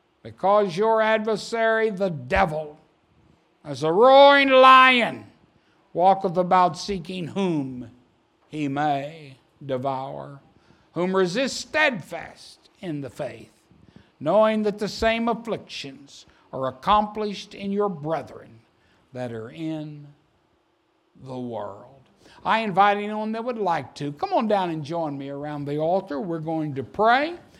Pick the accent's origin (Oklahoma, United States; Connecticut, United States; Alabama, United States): Oklahoma, United States; I was born and raised in Oklahoma, and that's oil country.